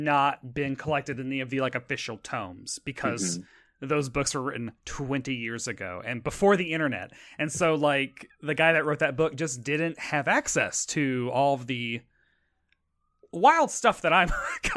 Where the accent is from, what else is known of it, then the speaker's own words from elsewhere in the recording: Tennessee, United States; I'm from Tennessee.